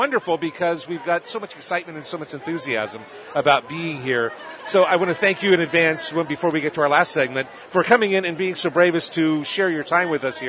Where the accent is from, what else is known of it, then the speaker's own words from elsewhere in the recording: Barberton, Ohio, United States; born there; I was born in Barberton